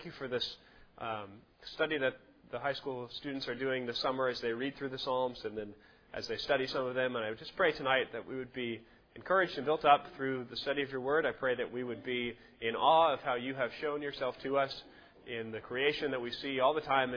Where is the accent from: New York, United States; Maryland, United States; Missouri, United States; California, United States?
Missouri, United States; Cape Girardeau; I grew up in Cape Girardeau, went to high school there, and I chose to go to college in the same city that I grew up in.